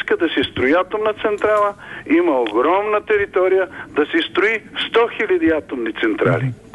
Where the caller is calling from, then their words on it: Sofia, Sofia City, Bulgaria; съм от София.